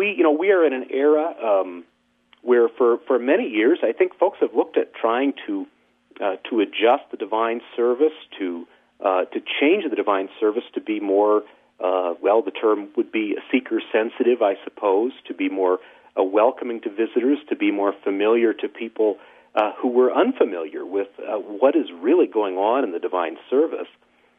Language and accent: English; Illinois, United States; The church that I grew up in back in Illinois had a huge painting of the ascension of Jesus above the high altar.